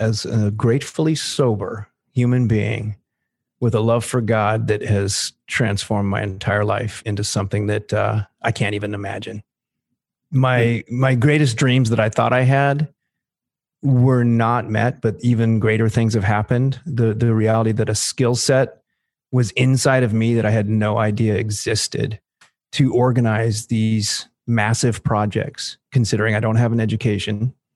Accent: Topanga, California, United States; now in Los Angeles, United States; Cause you know what? I was from Topanga. It was Oregon. Yeah. I mean, it was like literally a piece of Oregon in the middle

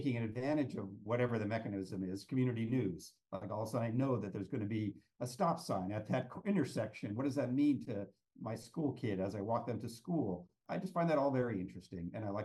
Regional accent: Palo Alto, California, United States; I'm from Palo Alto, California, Palo Alto, Silicon Valley, basically. But I grew up in the Palo Alto of Steve Jobs growing up

